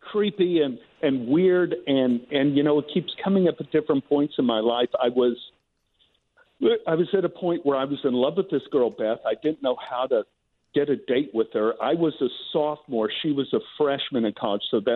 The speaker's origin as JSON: {"language": "English", "region": "West Virginia", "country": "United States", "said": "I came from West Virginia, and my original initials are what you said."}